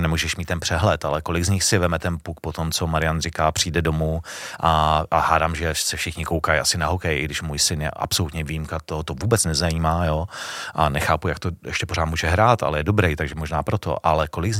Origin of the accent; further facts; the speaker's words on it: Děčín, Ústí nad Labem Region, Czechia; now in Prague, Czech Republic; Já jsem původně z Děčína, tak tam jsme měli jeden tým, v Ústí jeden tým